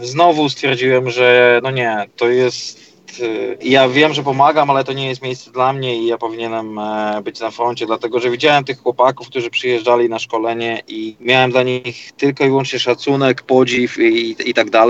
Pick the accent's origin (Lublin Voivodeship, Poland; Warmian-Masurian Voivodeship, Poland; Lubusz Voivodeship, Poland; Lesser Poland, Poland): Lublin Voivodeship, Poland; Ja pochodzę z Lubelszczyzny.